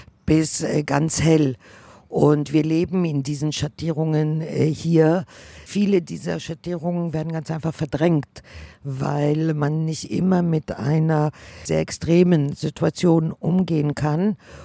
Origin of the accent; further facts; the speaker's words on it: Germany; now in Tel Aviv, Israel; ich bin 72 nach Israel eingewandert. Ich komme aus Deutschland und lebe eben seit über 40 Jahren hier in Israel. Und ich lebe in Tel Aviv.